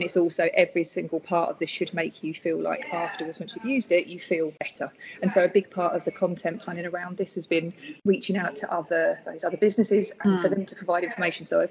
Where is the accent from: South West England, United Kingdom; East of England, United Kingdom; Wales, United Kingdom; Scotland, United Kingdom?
East of England, United Kingdom; So you might be able to tell I'm not from Norfolk. I'm from Essex.